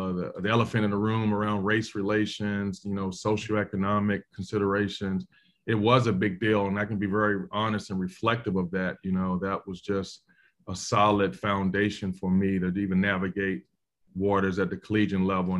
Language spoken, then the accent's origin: English; Washington, District of Columbia, United States; So I grew up in Washington, D.C. in the inner city, specifically the Clifton Terrace projects, really notorious for crime and drugs.